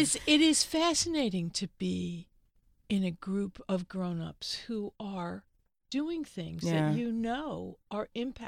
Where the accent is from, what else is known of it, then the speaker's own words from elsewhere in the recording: Trenton, New Jersey, United States; I've never seen them in New York City. I grew up in Trenton.